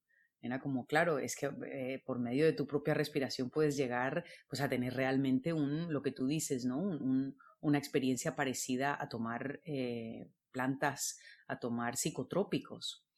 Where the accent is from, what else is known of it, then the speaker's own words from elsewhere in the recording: Colombia; now in Barcelona, Spain; Ya me fui a vivir a Barcelona, yo soy colombiana, y me fui a vivir a Barcelona